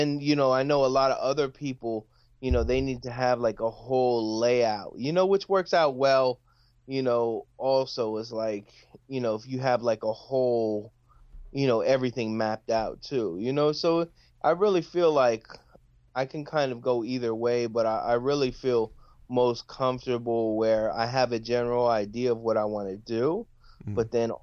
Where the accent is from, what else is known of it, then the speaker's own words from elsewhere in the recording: California, United States; now in Trenton, United States; I live in Trenton and my wife is a Philadelphia fan, but I'm originally from the Bay Area